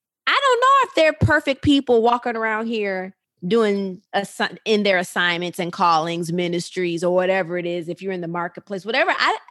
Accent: Rockford, Illinois, United States; Listen, I'm a girl from Rockford, Illinois, who believe I've been assigned to inspire and empower and make impact

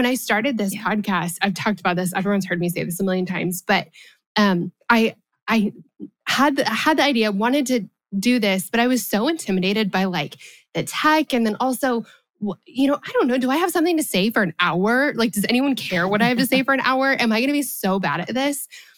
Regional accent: Colorado, United States; I'm from Colorado. I don't know if you knew that. I'm born and raised in Colorado.

